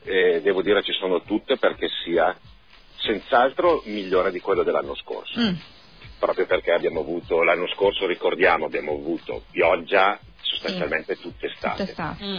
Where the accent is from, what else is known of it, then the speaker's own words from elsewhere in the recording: Poggio Rusco, Lombardy, Italy; Nato a Poggio Rusco, per cui noi siamo, i vigneti sono a Poggio Rusco, noi siamo di Poggio Rusco